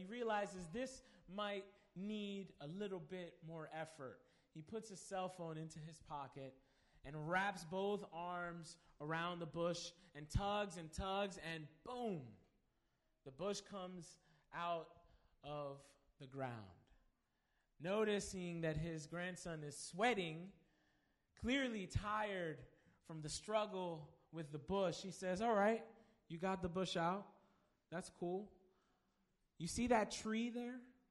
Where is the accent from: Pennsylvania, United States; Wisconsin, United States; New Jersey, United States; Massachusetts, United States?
New Jersey, United States; Perth Amboy; As you know, I'm from Perth Amboy, New Jersey, originally born and raised here, Jersey boy, in my blood.